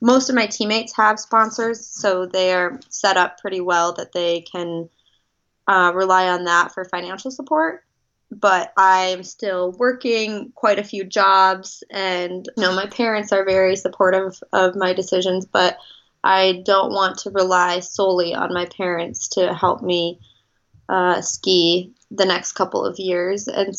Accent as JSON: {"language": "English", "region": "Midwest", "country": "United States", "tie": "born or raised there", "said": "Growing up in the Midwest, I was very much of a homebody"}